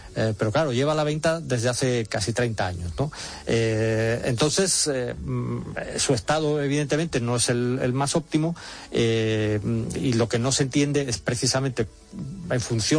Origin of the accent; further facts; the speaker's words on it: Málaga, Andalusia, Spain; yo, por ejemplo, en Málaga, que es de donde soy